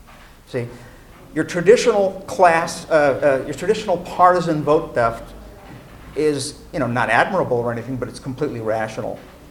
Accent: Chicago, Illinois, United States; I mean, I'm from Chicago. Nobody has to tell me that Democrats steal elections.

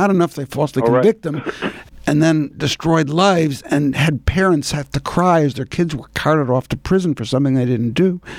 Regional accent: New York, United States; I followed the case, obviously, since the very beginning as a New Yorker

